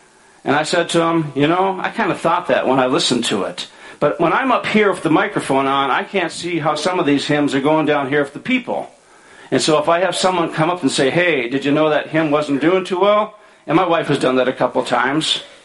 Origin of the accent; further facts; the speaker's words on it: Minnesota, United States; And I grew from that understanding of how, to an outsider, I as a Minnesotan might be perceived by others.